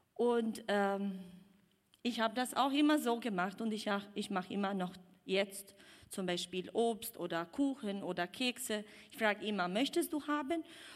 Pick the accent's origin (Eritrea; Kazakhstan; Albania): Albania; German is a second language; moved away as an adult; also born or lived in Greece; now in Esslingen, Germany; Ich bin seit 9 Jahren in Esslingen. Ich bin in Albanien aber geboren und aufgewachsen und auch danach auch 10 Jahre in Griechenland gelebt.